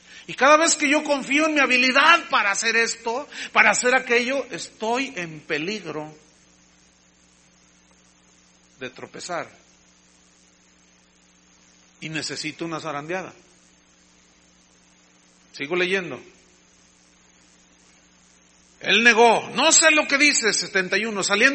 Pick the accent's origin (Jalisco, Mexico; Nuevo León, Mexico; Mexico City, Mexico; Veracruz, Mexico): Jalisco, Mexico; Los que somos de aquí de Jalisco tenemos un temple que nosotros no notamos porque, pues, hablamos igual.